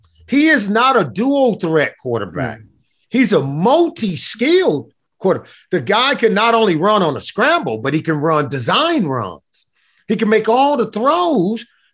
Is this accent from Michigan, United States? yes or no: no; Compton, California, United States; And look, I grew up in Compton.